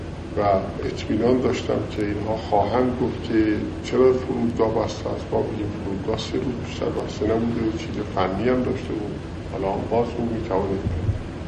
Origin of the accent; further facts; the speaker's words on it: Iran; رفتن خودم هم به پاریس به عنوان یه ایرانی که با یه ایرانی دیگه فقط میخواد صحبت بکنه